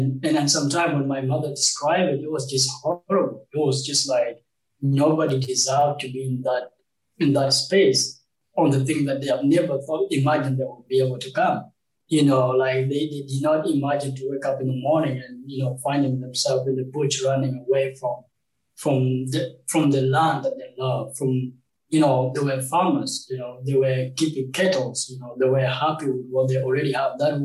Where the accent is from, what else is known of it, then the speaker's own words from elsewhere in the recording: Uganda; I grew up in Uganda as a refugee